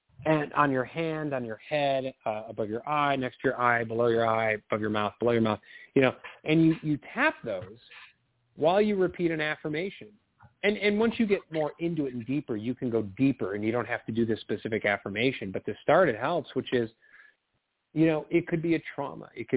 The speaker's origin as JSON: {"language": "English", "region": "Illinois", "country": "United States", "tie": "born or raised there", "said": "I grew up in Illinois, and then they spent a lot of their lives in South Carolina with no mountains."}